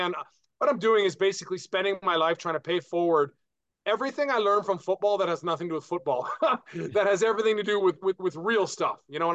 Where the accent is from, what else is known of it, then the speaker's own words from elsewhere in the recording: Vancouver, British Columbia, Canada; I'm a Canadian. Born and raised in Vancouver, BC.